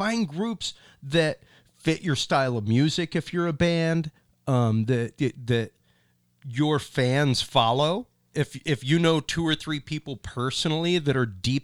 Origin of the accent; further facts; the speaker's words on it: Houston, Texas, United States; Houston originally.